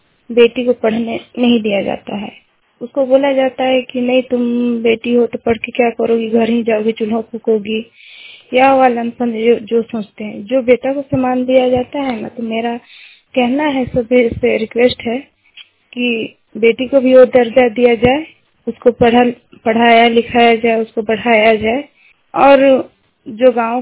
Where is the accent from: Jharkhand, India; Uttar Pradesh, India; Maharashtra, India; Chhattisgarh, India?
Jharkhand, India; Gumla; मैं गुमला की रहने वाली हूँ।